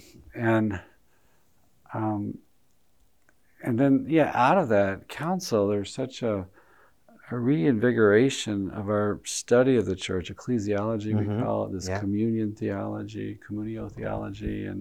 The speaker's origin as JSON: {"language": "English", "region": "Alabama", "country": "United States", "tie": "born or raised there", "said": "Well, I grew up in Alabama"}